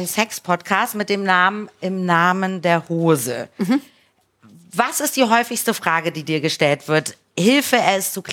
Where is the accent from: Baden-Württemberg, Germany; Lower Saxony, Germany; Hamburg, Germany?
Hamburg, Germany; ich bin Hamburgerin.